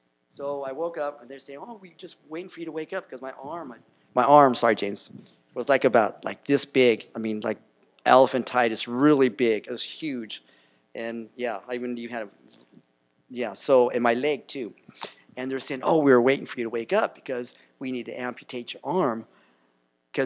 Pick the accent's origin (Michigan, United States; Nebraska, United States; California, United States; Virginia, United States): California, United States; Los Angeles; Well, we grew up in the Watts riots, 1966 or something like that. I was like, you know, fourth grade.